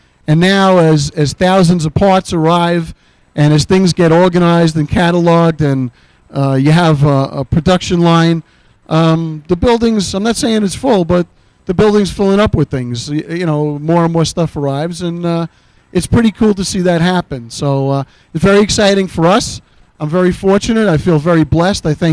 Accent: Brooklyn, New York, United States; it's a Brooklyn attitude more than maybe Jersey Jack attitude because I'm from Brooklyn.

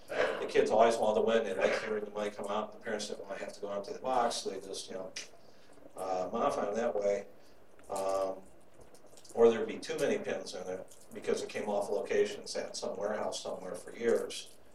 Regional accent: Ohio, United States; I grew up in Ohio, and when I would go visit my aunt, she'd give me a bunch of dimes and nickels

